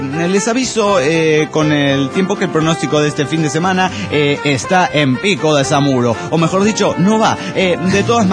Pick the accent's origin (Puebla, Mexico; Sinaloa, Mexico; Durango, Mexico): Puebla, Mexico; de Puebla, México.